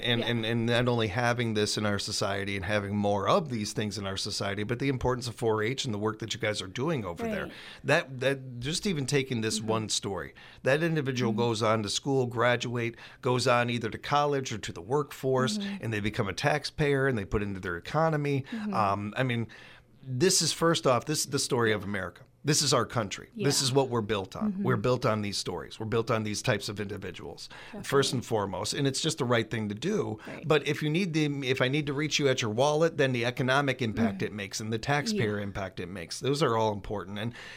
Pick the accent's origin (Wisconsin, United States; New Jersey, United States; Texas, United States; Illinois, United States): Illinois, United States; Chicago; Where I'm from Chicago. I'm from a melting pot.